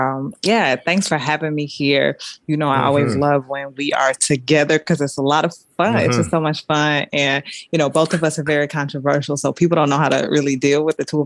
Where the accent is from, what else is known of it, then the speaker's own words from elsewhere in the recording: United States; I am a Black woman. I am an American. Yeah, born and raised in the inner cities, really growing up kind of rough.